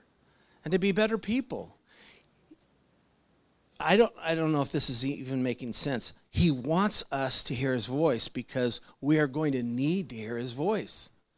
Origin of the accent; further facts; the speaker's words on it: United States; because of being an American and being in a nation where we have the freedom to choose